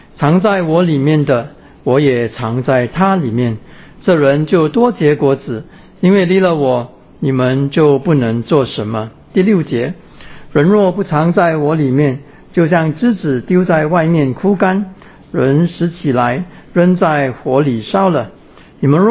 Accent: Singapore; 我们是新加坡人啊，新加坡人很少种菜、种花、种果的。

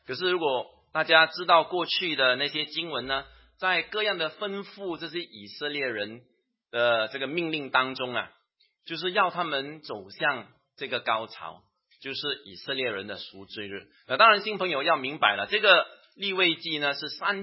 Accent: Singapore; 因为你知道新加坡跟中国的那个国情有点不一样了，我们新加坡人可能对这个体育这方面呢，这个还需要多看重一些。

